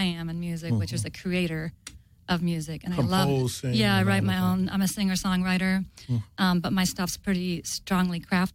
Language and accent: English; Florida, United States; Went to music school, Florida State. I'm from Florida.